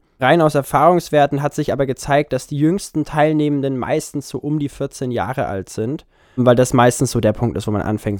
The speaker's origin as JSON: {"language": "German", "town": "Erlangen", "region": "Bavaria", "country": "Germany", "lives_now": "Nuremberg, Germany", "said": "ich bin 21 Jahre alt, ich wohne in Nürnberg, ich komme aber ursprünglich aus Erlangen"}